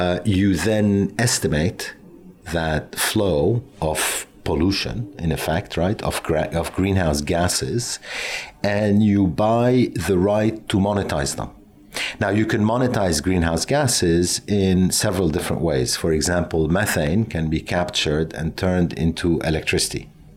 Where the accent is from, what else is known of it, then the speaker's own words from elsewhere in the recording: Lebanon; also born or lived in United States / London; now in Singapore; I was born and bred in Lebanon. I then, because of the Civil War, finished my education in the United States before starting to work in New York